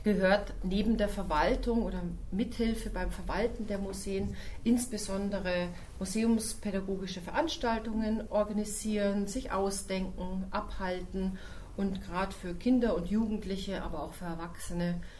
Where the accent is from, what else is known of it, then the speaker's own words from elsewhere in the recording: Regensburg, Bavaria, Germany; now in Ulm, Germany; Ich wohne tatsächlich schon immer in Ulm. Ich stamme aber aus Regensburg, aus Bayern und bin sozusagen Bayern ein bisschen treu geblieben.